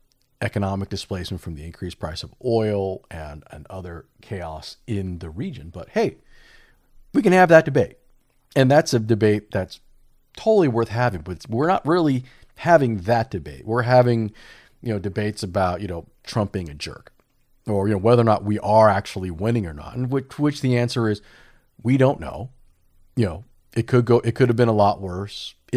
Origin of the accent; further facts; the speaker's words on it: California, United States; and as a Californian, I would appreciate it.